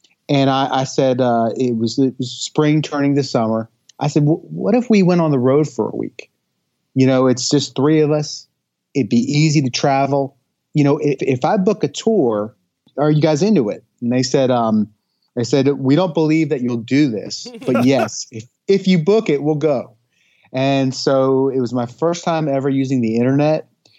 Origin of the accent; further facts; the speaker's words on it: Smithville, New Jersey, United States; And to growing up near Smithville and Batstow, which was co-owned by General Greene.